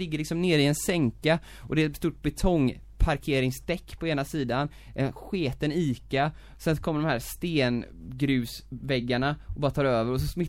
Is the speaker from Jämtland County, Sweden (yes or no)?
no; Gothenburg, Västra Götaland County, Sweden; Det heter Bellevue skulle jag säga som göteborgare.